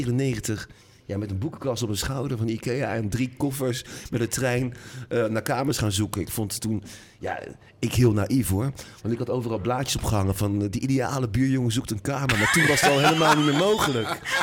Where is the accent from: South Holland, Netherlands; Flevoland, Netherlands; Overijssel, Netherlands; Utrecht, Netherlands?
South Holland, Netherlands; Zoetermeer; ik ben geboren in Voorschoten op de Molenlaan. Ja. Maar ik heb het nooit bewust meegemaakt, want na 4 maanden na mijn geboorte zijn we naar Zoetermeer verhuisd.